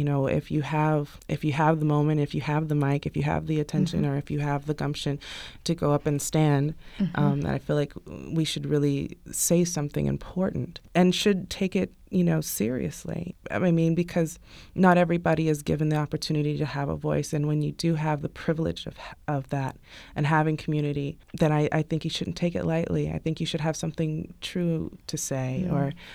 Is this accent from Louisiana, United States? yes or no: yes; Baton Rouge, Louisiana, United States; also born or lived in South; I came here from Louisiana, and I've lived a myriad of places in the South, but Louisiana, Baton Rouge, Louisiana, is where I call home.